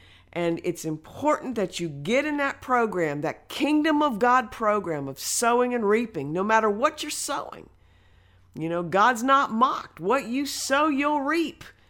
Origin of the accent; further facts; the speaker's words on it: Midwest, United States; You know, we're originally from the Midwest. We grew up watching farmers and farms around our area.